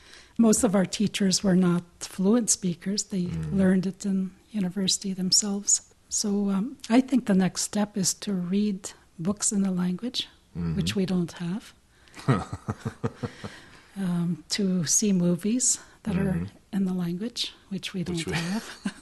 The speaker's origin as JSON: {"language": "English", "town": "Lac Seul", "region": "Ontario", "country": "Canada", "lives_now": "Winnipeg, Canada", "said": "I am from a place called Lac Seul, Ontario, in Canada. I live in Winnipeg, even though I'm from Lac Seul, Ontario. I've lived in Winnipeg for almost 30 years now."}